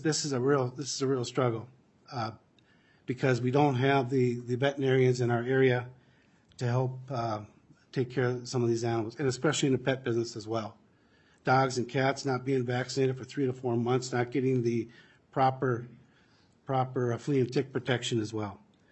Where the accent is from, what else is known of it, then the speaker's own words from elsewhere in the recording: Perham, Minnesota, United States; I'm from Perham, Minnesota.